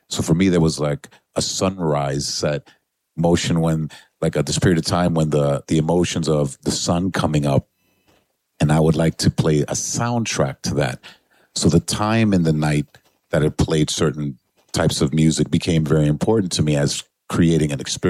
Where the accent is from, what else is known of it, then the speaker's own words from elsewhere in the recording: New York City, New York, United States; Growing up in New York was very formative for me in the different influences musically that I was exposed